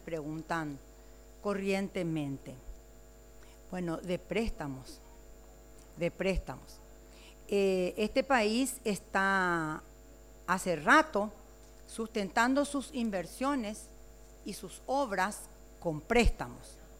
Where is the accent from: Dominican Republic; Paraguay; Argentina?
Paraguay; Y si finalmente somos los paraguayos, no más luego los que pagamos la deuda